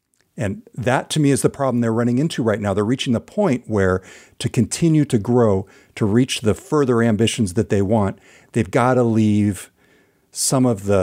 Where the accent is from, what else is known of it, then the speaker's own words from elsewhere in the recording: Orland, California, United States; in my hometown, a small community called Orland, California, about 100 miles north of Sacramento